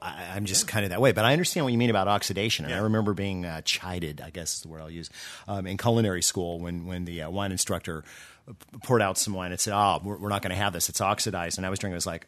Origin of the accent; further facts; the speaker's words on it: the South, United States; I'm from the South, so we'll throw some corn in there.